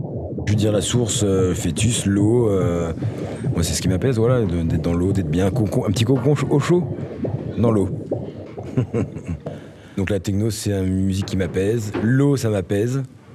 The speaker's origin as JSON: {"language": "French", "region": "Brittany", "country": "France", "said": "Beaucoup de celtique, je suis breton à la base, donc il y avait beaucoup de musique bretonne"}